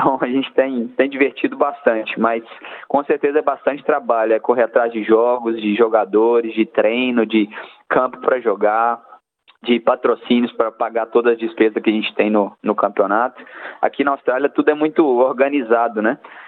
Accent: Belo Horizonte, Minas Gerais, Brazil; Sim, eu sou de Belo Horizonte, né, capital de Minas Gerais

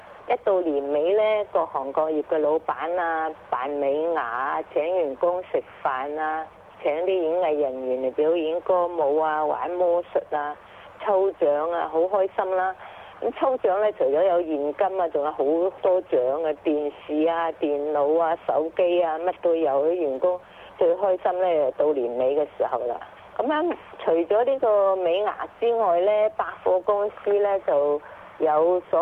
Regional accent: Guangdong, China; 就有些我們廣東人吃的鬆糕那類似

